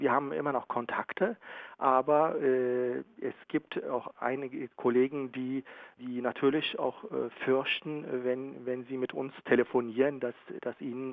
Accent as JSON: {"language": "German", "country": "Germany", "tie": "born there", "said": "ich besitze auch die deutsche Staatsbürgerschaft, ich bin in Deutschland geboren"}